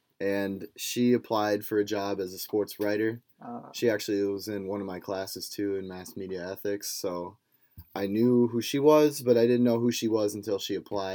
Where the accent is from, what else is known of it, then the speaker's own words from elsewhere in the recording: Rosemount, Minnesota, United States; I'm originally from Rosemont, Minnesota, but my parents live in Eagan.